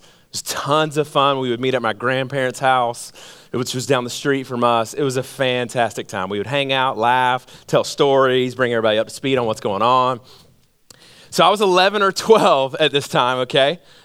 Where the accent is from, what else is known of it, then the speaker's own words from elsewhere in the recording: Georgia, United States; So I grew up in Georgia. And something that we did every year, because I had grandparents at the time, we had what's called a family reunion.